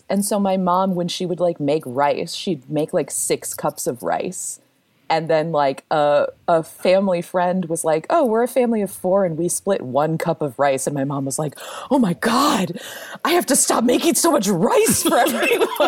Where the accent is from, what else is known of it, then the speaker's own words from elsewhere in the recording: Midwest, United States; I grew up in the Midwest, so like macaroni and tuna is one thing we would eat